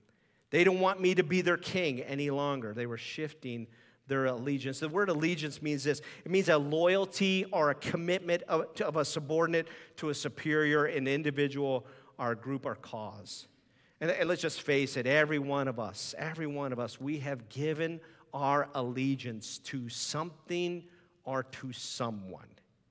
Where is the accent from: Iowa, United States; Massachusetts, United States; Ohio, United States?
Ohio, United States; I like the Ohio State Buckeyes. I grew up in Ohio.